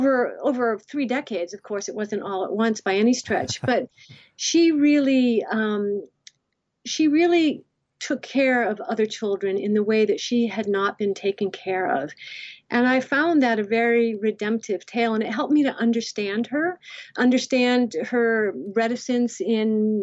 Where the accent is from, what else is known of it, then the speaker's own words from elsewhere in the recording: Cape Cod, Massachusetts, United States; helping the elderly needy on Cape Cod, which is where I grew up in Massachusetts.